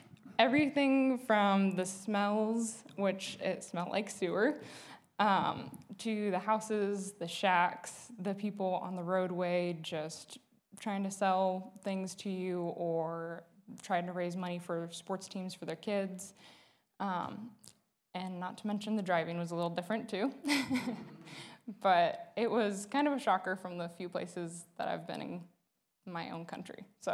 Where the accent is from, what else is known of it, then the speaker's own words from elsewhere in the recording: Kalispell, Montana, United States; I was born and raised in Kalispell, Montana.